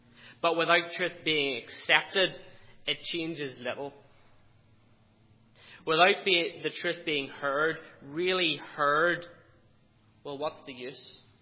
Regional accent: Northern Ireland, United Kingdom; When I grew up in Northern Ireland, I didn't grow up in a Christian home.

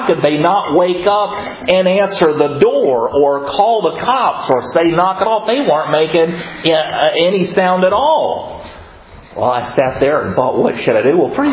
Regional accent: the South, United States; I'm from the South. We would never do anything like that.

